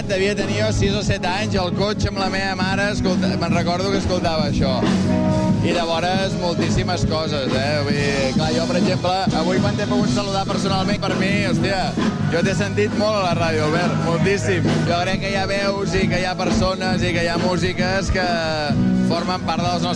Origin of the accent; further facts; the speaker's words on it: Taradell, Catalonia, Spain; una sala de ball que hi havia a Taradell, al meu poble